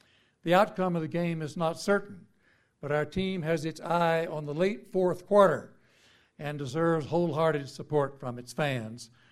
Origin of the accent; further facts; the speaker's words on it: San Diego, California, United States; the annual meeting of the AAAS next February will be in my hometown in San Diego